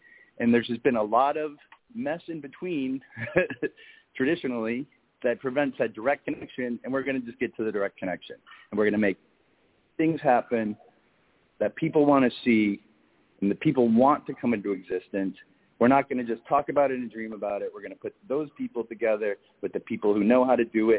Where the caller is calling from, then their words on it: Jersey City, New Jersey, United States; I am in Jersey City, New Jersey.